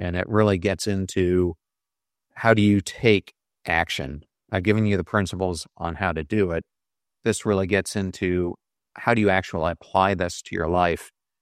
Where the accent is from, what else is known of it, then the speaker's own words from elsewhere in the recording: Pennsylvania, United States; I'm going to say it's a Philly cheesesteak because I grew up in Pennsylvania